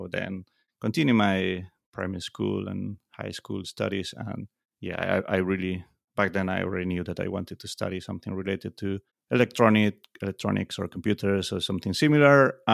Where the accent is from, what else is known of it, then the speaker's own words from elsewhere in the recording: Galicia, Spain; I was born here in Galicia, in a very small village, very, very close to Portugal, so just the border.